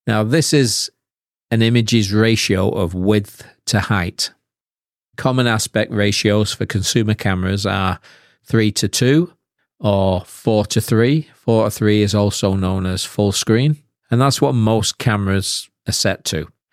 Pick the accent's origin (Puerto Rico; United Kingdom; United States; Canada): United Kingdom; I was from Britain